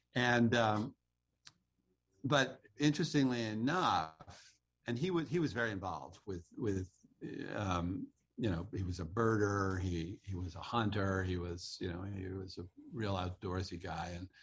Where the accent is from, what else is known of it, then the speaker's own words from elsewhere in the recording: Massachusetts, United States; I actually, as I said, I grew up in the Berkshires